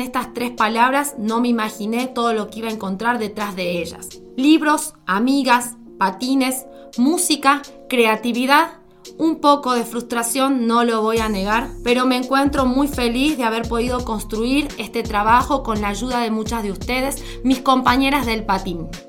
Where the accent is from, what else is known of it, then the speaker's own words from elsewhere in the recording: Argentina; mi intención inicial fue mostrar una fotografía del quad skate en mi país, Argentina.